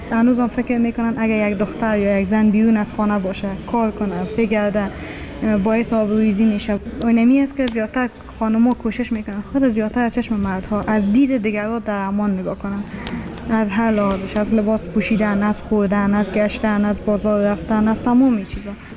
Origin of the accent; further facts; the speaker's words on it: Afghanistan; مردم تا میشنوند که ما افغان هستیم از ما فرار میکنند